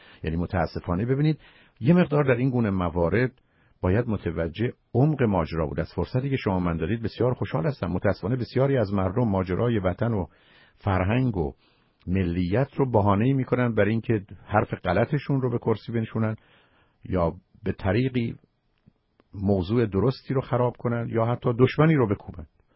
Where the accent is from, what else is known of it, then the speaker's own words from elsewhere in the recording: Iran; ما ایرانی بودن افتخار ماست